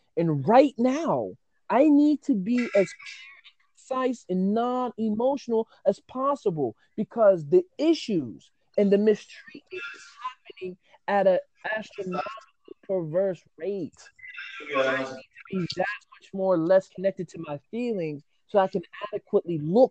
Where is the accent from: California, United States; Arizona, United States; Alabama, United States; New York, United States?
New York, United States; And you know, we're from New York. She's from New York. Like, she's a lawyer in New York. Like, you know, we're from you know, we're from the Bronx, man.